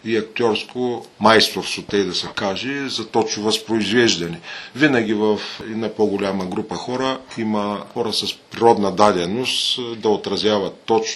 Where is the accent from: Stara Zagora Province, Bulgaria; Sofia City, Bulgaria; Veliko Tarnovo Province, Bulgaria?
Veliko Tarnovo Province, Bulgaria; Veliko Tarnovo; За нас като търновци това е най-светия момент